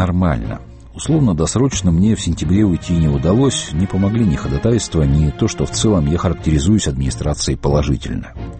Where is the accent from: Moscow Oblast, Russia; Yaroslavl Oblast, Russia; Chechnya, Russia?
Chechnya, Russia; Samashki; Я чеченец … село Самашки